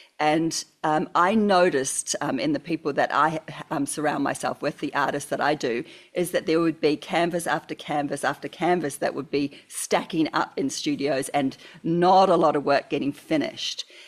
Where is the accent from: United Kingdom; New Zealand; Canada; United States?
New Zealand; now in Australia; I'm actually a Kiwi.